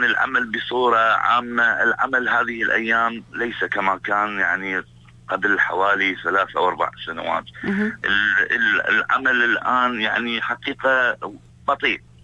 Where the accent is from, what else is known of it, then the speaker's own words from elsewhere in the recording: Southern Iraq, Iraq; عندنا في الجنوب